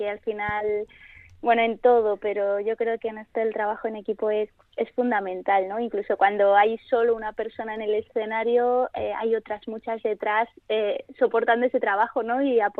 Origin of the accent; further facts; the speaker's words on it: Granada, Andalusia, Spain; now in Bilbao, Spain; Yo soy de Granada, sí. Llevo muchos años viviendo en Bilbao y aprendí allí lengua de signos.